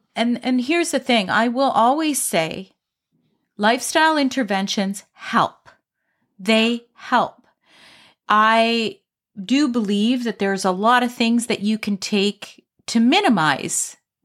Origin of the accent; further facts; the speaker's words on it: Canada; Because everyone talks about pellets in the U.S. and I'm Canadian